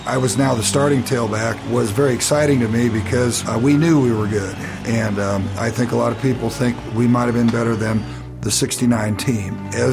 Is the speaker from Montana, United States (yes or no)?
no; Iowa, United States; Well, I grew up in Southwest Iowa